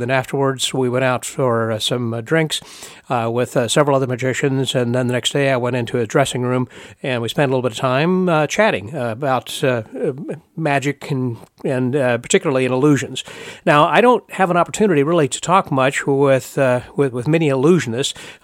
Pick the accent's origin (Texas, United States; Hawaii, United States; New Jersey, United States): Texas, United States; Houston; And we are in Houston today, which is my hometown.